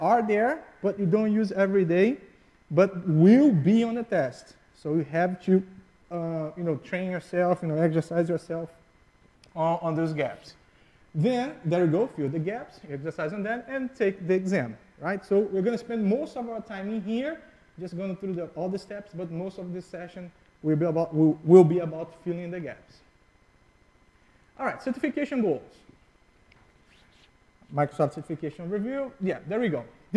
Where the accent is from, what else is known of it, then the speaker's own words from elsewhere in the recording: Brazil; first language Portuguese; English is a second language; Oh, sorry. I'm from Brazil, just spoke in Portuguese.